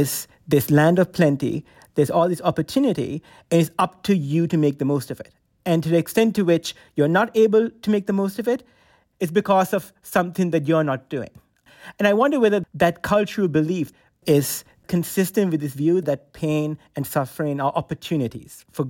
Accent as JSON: {"language": "English", "country": "Sri Lanka", "tie": "born or raised there", "said": "So when I was growing up in Sri Lanka, when I was a small boy"}